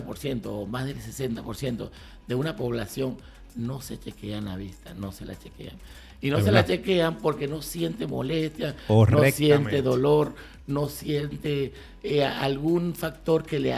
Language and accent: Spanish; Venezuela; moved away as an adult; now in Dominican Republic; Yo me vine para acá también, a República Dominicana, soy venezolano. Nos vinimos para acá